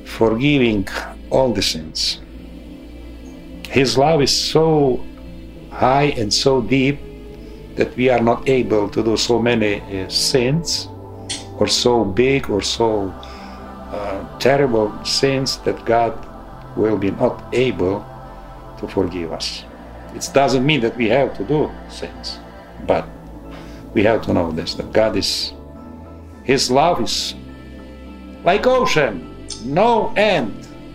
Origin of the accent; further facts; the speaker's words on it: Zakarpattia Oblast, Ukraine; now in Harrisburg, United States; I am a priest from Ukraine, Transcarpathia. Right now, I am helping here in United States, in Pennsylvania, Harrisburg